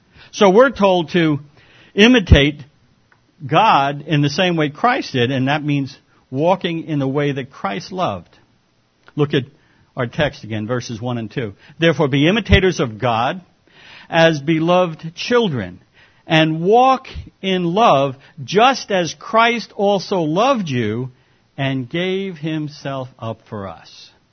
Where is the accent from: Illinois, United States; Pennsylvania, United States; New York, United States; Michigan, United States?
New York, United States; Smithtown; I grew up in Long Island. I moved to 1950. I'll give you the date. We moved out to Long Island and into the town of Smithtown. It was very, very rural.